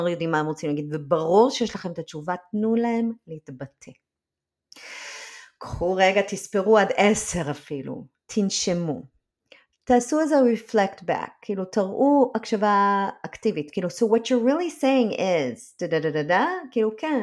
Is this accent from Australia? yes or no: no; United States; אני זוכרת את עצמי כילדה בארצות הברית